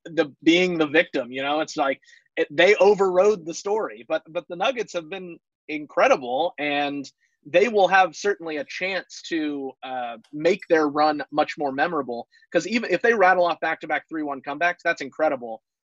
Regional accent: Long Beach, California, United States; as someone who was, you know, born and raised in Long Beach.

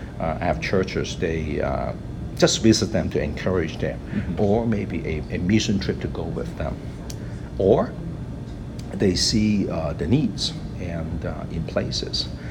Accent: Hong Kong; I'm originally from Hong Kong.

